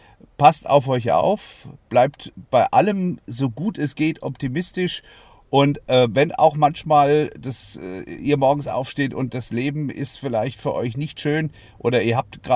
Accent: Hesse, Germany; ich komme aus Hessen

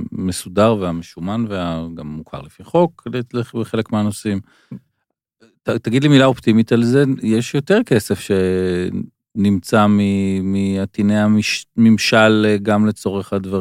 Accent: Kfar Saba, Central District, Israel; חברי הילדות שלי בכפר סבא

